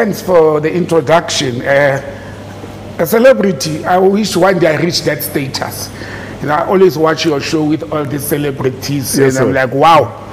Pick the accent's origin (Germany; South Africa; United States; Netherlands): South Africa; Randfontein, Gauteng; But I grew up in Randfontein.